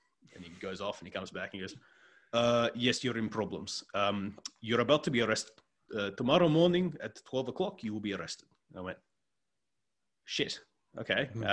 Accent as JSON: {"language": "English", "country": "Australia", "accent": "Australian", "said": "But when I'm after a few drinks, my accent goes, and all the Australian just twinges back in."}